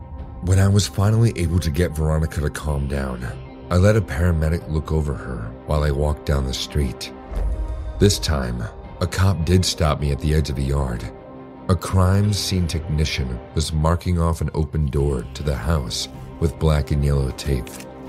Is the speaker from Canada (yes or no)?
no; Bulgaria; English is a second language; English is not my native language, so bear with me if I sound weird. I'm a 22-year-old girl from Bulgaria, studying art in another town. I was back home at my parents' house for Christmas vacation.